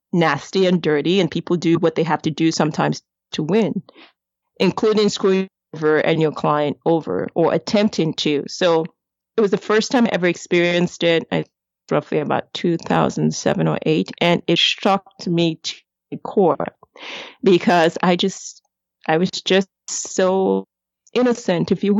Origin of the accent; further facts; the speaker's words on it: Lagos, Nigeria; I'm of Nigerian heritage. So even though I'm American, I guess, I am American. I grew up in Lagos, as I said.